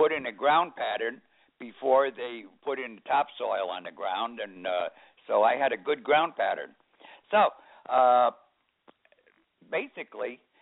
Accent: Wallingford, Connecticut, United States; You see, I'm from Wallingford, Connecticut.

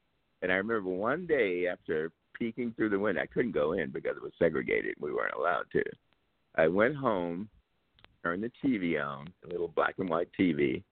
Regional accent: Louisiana, United States; Okay, well, I'm a Gator baby. I'm from Louisiana, and I came out of the segregated South.

